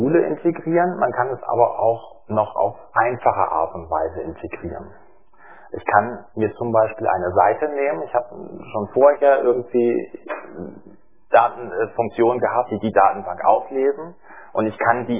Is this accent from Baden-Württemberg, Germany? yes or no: no; Berlin, Germany; Eigentlich komme ich aus Berlin, aber ich bin öfter hier in Chemnitz.